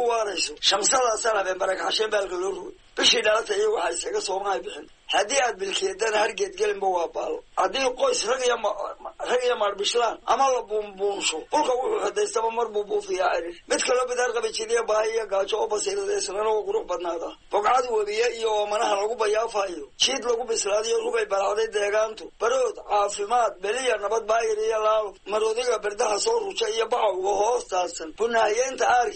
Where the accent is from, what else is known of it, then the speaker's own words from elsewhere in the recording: Caynabo, Sool, Somalia; also born or lived in Buuhoodle; waxaan ku barbaaray 10 kaal Caynaba iyo agagaarkeeda joogay mooyaane, xoolo dhaqatan ku barbaaray. inta ugu badanna waxaan ku noolaa Balidhiga Alayda, barbaarnimadaydi agagaarka Balidhiga baan ku noolaa iyo agagaarka Buuhoodle labada.